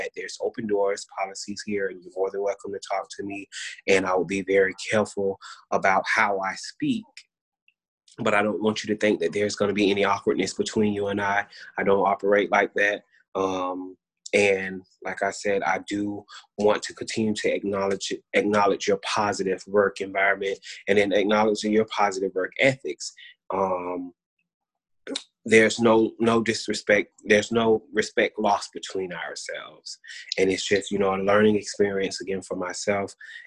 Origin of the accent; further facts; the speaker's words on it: the South, United States; but I'm married with 3 kids, and, you know, and like I say, I'm from the South